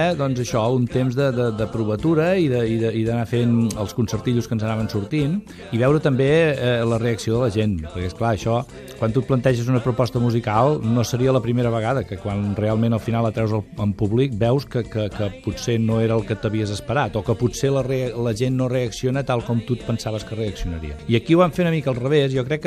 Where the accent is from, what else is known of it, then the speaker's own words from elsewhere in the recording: Valls, Catalonia, Spain; bueno, som tots de Valls, evidentment, ens coneixíem